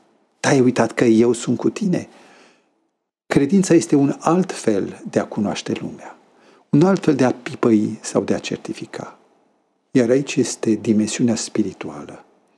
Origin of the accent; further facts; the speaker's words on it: Romania; Și eu, care sunt român, nu, cu pantalonii cârpiți